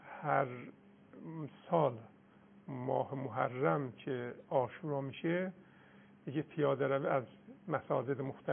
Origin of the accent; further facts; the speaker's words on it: Miandoab, West Azerbaijan, Iran; رفتیم طرف ارومیه شهر خودمون میان دو آب.